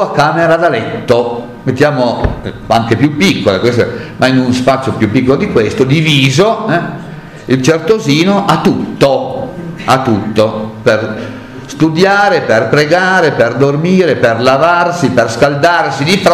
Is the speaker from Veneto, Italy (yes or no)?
no; Morozzo, Piedmont, Italy; io sono di Morozzo